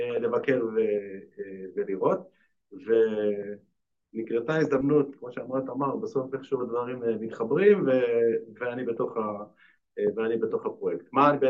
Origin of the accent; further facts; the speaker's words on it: Shareshet, Southern District, Israel; אני יליד מושב שרשרת, יליד של הנגב, גדלתי בקריית החינוך הזאתה